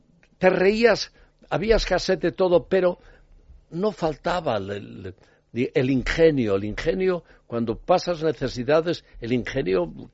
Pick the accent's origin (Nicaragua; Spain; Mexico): Spain; en mi país, que es España